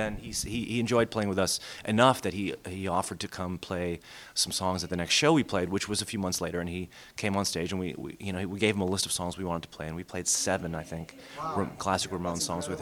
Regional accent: Queens, New York, United States; I grew up in Regal Park

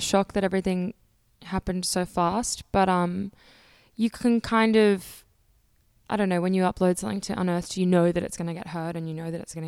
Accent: Brisbane, Queensland, Australia; I'm from Brisbane, Australia.

